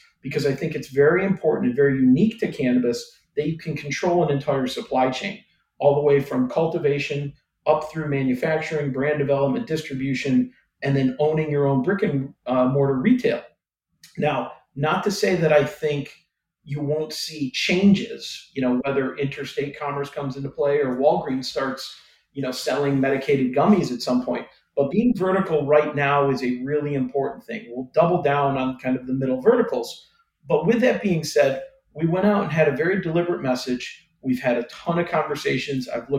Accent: New York, United States; you know, my home state of New York and what's going on there.

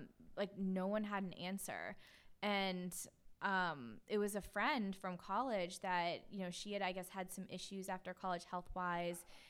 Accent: East Coast, United States; I'm from the East Coast. Like, no one I grew up with ever talked about that before.

